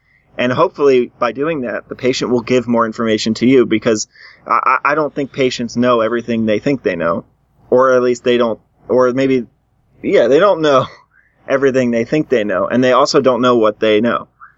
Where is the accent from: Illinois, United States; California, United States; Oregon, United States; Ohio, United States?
Illinois, United States; Chicago; So right in our backyard, we're from Chicago here, at the University of Chicago